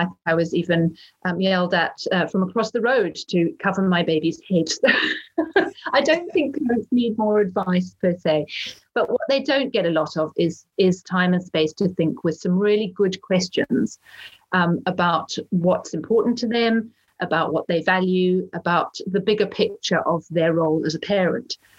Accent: Zimbabwe; moved away as an adult; I'm from Zimbabwe, Hannah.

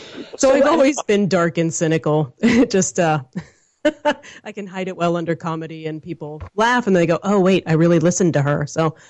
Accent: New Castle, Pennsylvania, United States; also born or lived in Los Angeles, United States; And I had the opportunity to move back to my hometown in Newcastle, Pennsylvania, where we're surrounded by fracking. And people said, why would you leave the eco-friendly people in LA?

